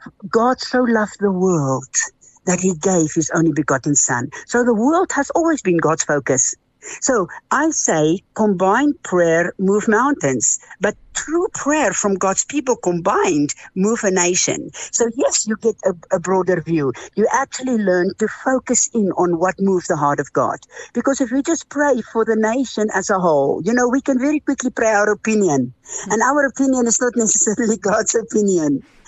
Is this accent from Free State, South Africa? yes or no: yes; Free State, South Africa; I was born and bred South African. I grew up in the Free State